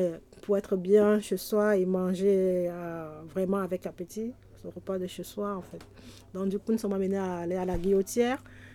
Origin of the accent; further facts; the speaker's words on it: Cameroon; now in France; Je viens du Cameroun. Ça va faire bientôt 1 an que je suis là.